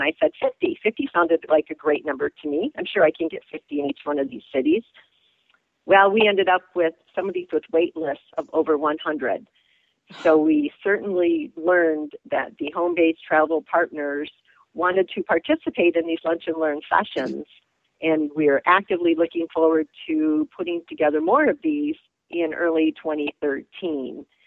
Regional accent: Michigan, United States; moved away as an adult; now in Houston, United States; I am originally from Michigan, and in fact, I started my career in travel in Michigan as the business development manager for Royal Caribbean. And I was in Michigan until the year of 2008 when I accepted a relocation from Royal Caribbean down to the Houston, Texas area.

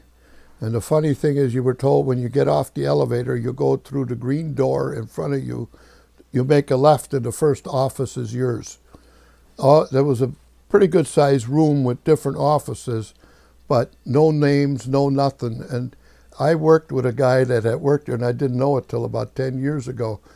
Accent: Minnesota, United States; the captain knew I was from Minnesota and this area.

